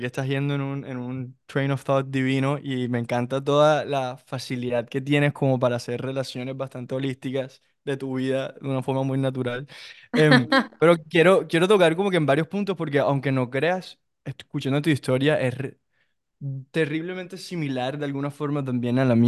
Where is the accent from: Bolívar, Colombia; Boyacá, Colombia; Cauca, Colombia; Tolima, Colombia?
Bolívar, Colombia; Cartagena; yo soy de Cartagena y veo lo que hago